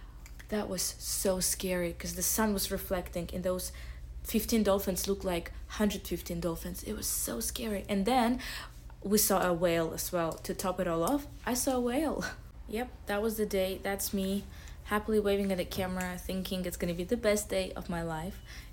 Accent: Baku, Azerbaijan; I am from Baku, Azerbaijan, and I speak 5 languages: Russian, English, Azeri, Turkish, and French.

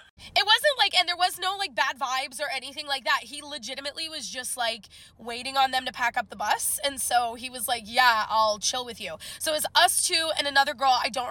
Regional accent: Illinois, United States; So essentially, I'm from Illinois originally. My aunt lives in O'Fallon, Illinois, which is like right over the St. Louis line.

